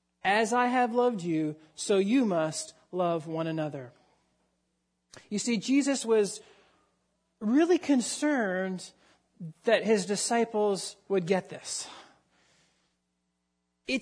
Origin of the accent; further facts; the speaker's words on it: Canada; You know, I'm a Canadian, right?